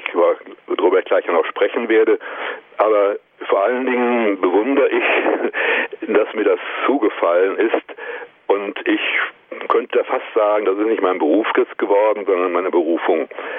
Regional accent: Kleve, North Rhine-Westphalia, Germany; Ich stamme aus Kleve am Niederrhein.

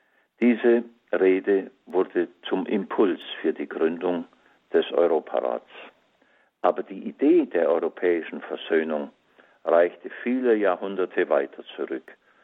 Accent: Bavaria, Germany; 6 Jahre alt war ich, als am Abend des 29. April 1945 die Soldaten der 7. US-Armee in meiner Heimatstadt im Allgäu einmarschierten.

